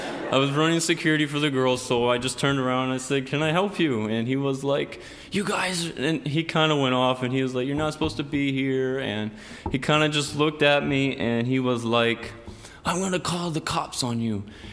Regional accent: Florida, United States; I'm a freshman, and I'm from Florida.

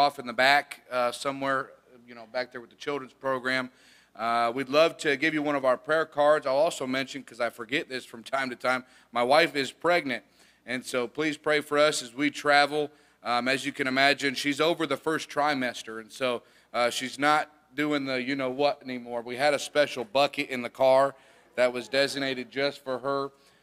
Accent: Cocoa, Florida, United States; we tell them we're from Cocoa, Florida, because that's where we were raised, in a sense, after we'd gotten saved.

